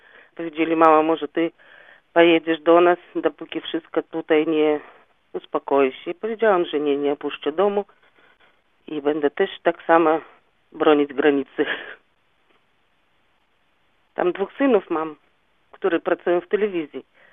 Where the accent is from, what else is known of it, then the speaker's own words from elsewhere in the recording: Russia; Polish is a second language; moved away as an adult; now in Poland; Ja jestem Rosjanką, a mam polskie obywatelstwo i tutaj już mieszkam od 15 lat na tym terenie